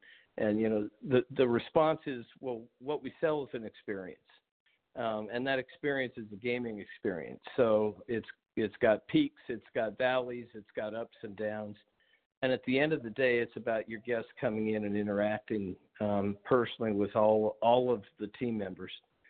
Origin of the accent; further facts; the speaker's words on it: Boulder, Colorado, United States; So I was born in Boulder, Colorado. Spent a good part of my childhood there.